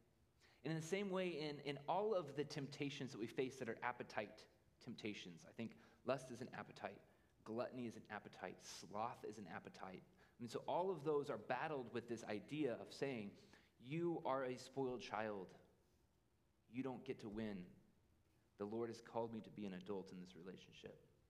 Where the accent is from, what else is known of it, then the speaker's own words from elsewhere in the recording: Idaho, United States; also born or lived in Oregon; I was born in Oregon, and I grew up in Idaho.